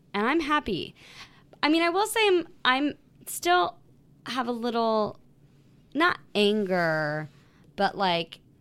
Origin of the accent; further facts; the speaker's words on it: San Jose, California, United States; Like, I was from South San Jose, not super nice part of town.